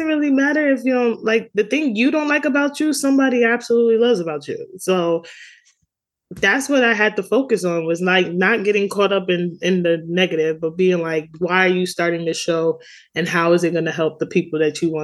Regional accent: Brooklyn, New York, United States; accent: New York; I'm a girl from Brooklyn, New York. And so like, I like have the thick New York accent

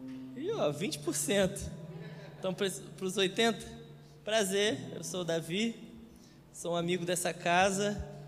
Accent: Rio de Janeiro, Brazil; now in São Paulo, Brazil; Atualmente nós estamos em São Paulo. Eu sou carioca, você vai ver eu chiando um pouquinho. Eu não tenho tanto sotaque, não.

